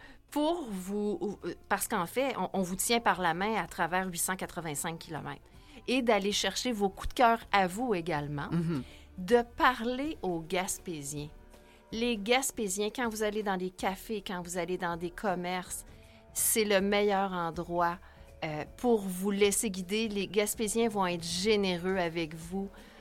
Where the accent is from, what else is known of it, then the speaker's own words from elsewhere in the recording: Quebec, Canada; Même si on est gaspésien.